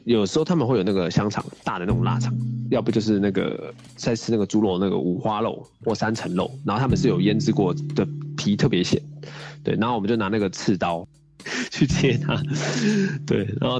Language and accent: Chinese; Taiwan